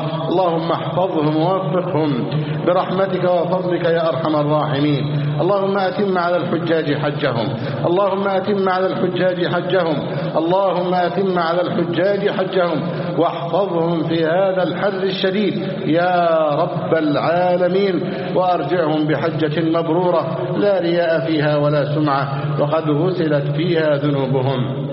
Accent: Egypt; اللهم احفظ بلدنا مصر أمنا أمانا.

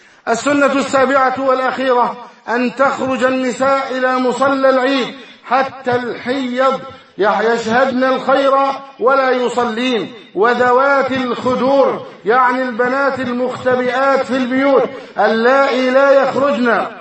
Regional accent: Egypt; اللهم احفظ بلدنا مصر أمنا أمانا، سخاء رخاء، وسائر بلاد المؤمنين

